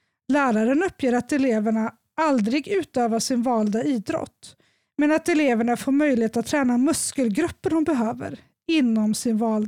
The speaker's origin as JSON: {"language": "Swedish", "town": "Sundsvall", "region": "Västernorrland County", "country": "Sweden", "said": "Jag är från Sundsvall så jag vet var skolan ligger."}